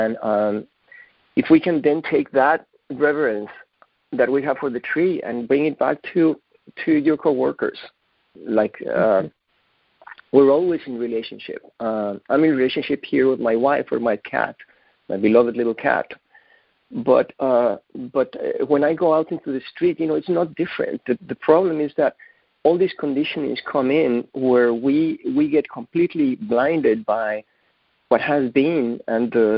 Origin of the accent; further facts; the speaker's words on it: Mexico City, Mexico; That I grew up in Mexico City, you know, in the middle of one of the biggest cities in the world, and we had trees in our house, the street where I grew up.